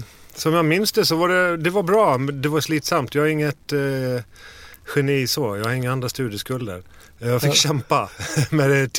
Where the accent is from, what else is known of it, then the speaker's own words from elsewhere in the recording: Falkenberg, Halland County, Sweden; Västkusten, Falkenberg.